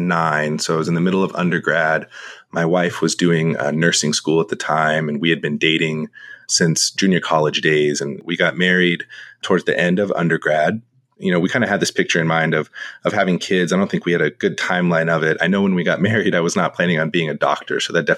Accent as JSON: {"language": "English", "region": "California", "country": "United States", "said": "My wife is from California. I'm from California."}